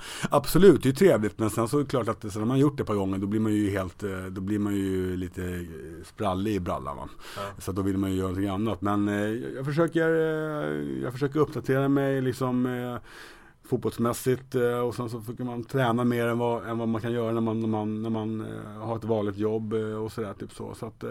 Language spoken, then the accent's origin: Swedish; Stockholm, Stockholm County, Sweden; accent: standard Swedish; Jag kommer från Stockholm. Inte speciellt svårt att lista ut det med min rikssvenska dialekt. Ja. Men Stockholm, Gröndal, och sen har jag varit lite överallt.